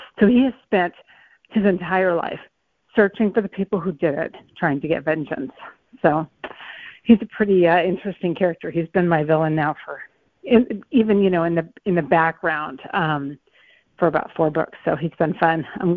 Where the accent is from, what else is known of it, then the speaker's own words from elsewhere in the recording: New Hampshire, United States; And that is just every little New Hampshire town that that I ever saw. And then, cause I grew up in New Hampshire